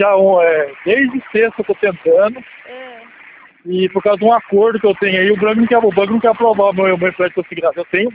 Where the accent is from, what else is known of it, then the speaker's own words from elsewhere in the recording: Guaratinguetá, São Paulo, Brazil; Mas eu sou daqui de Guaratinguetá